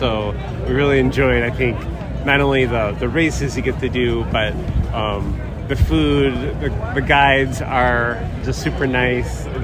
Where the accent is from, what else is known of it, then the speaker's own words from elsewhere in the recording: Wauwatosa, Wisconsin, United States; We're from Wauwatosa.